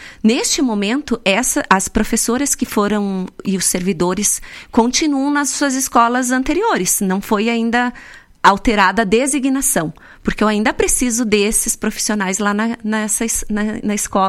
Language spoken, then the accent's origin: Portuguese; Vacaria, Rio Grande do Sul, Brazil; a nossa identidade enquanto gaúchos, vacarianos